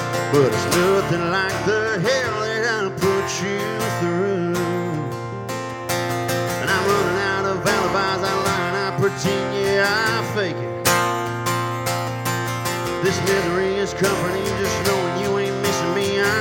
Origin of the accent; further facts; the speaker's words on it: Ruston, Louisiana, United States; y'all, and I'm from Ruston, Louisiana, and these guys right here are my buddies